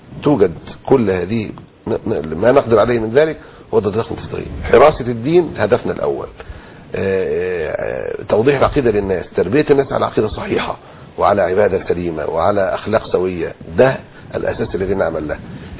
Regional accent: Alexandria, Alexandria Governorate, Egypt; قيادات كتيرة جدا عندنا في الإسكندرية وفي غيرها

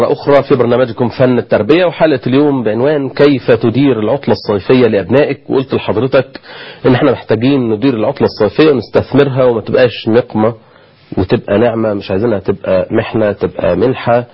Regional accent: Egypt; عندنا في مصر

